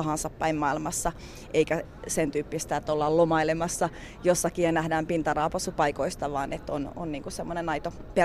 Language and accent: Finnish; Tampere, Pirkanmaa, Finland; me ollaan Helsingissä asuttu ja sitten niin mä oon Tampereelta kotoisin, niin on siellä edelleen pieni asunto